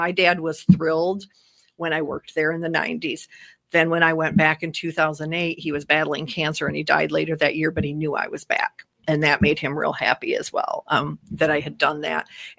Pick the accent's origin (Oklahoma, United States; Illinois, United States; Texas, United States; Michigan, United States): Michigan, United States; Ionia; also born or lived in Grand Haven; I grew up in Ionia, and my dad was on the United Way board there for 25 years.